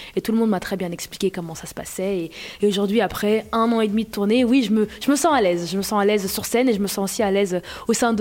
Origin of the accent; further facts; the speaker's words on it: Belgium; moved away; je suis arrivée de la Belgique, plein de rêves, plein d'ambitions